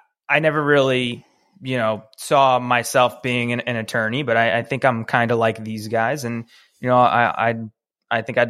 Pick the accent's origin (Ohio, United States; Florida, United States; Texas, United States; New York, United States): New York, United States; Mineola; I grew up in Mineola on Long Island.